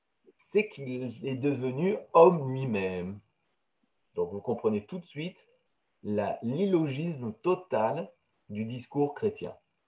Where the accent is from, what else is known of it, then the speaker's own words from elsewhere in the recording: France; Moi j'ai grandi en France, dans la chrétienté